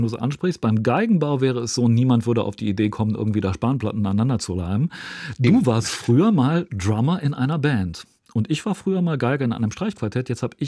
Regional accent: North Rhine-Westphalia, Germany; Ja, ich bin aus dem Ruhrgebiet.

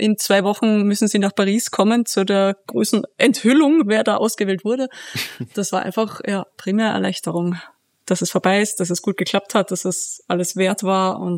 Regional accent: Austria; ich komme aus Österreich

